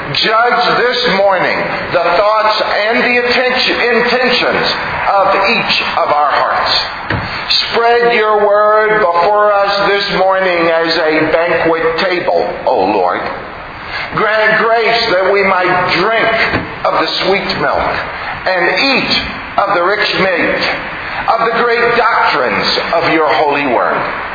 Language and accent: English; Houston, Texas, United States; Now, I'm from Houston, which is very, very humid.